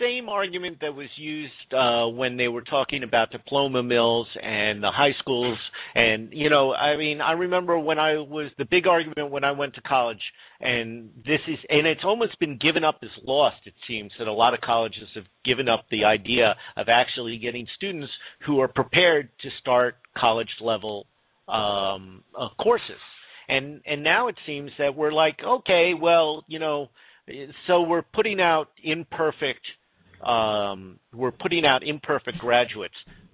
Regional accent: New York, United States; I'm just a New Yorker.

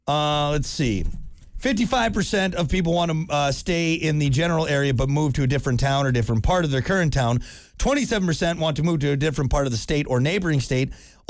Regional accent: Wisconsin, United States; I didn't appreciate it as much when I was living there as I do now when I go back home and visit.

